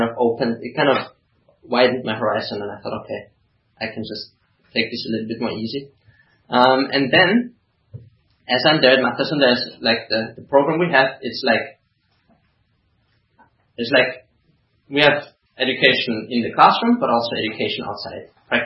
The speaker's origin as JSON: {"language": "English", "country": "Austria", "said": "So I'm from Austria"}